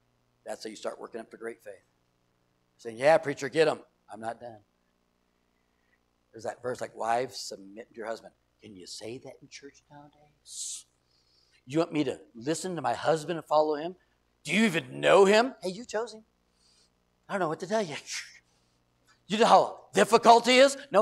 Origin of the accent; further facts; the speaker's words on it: San Diego, California, United States; I grew up in San Diego, California, and used to play racquetball.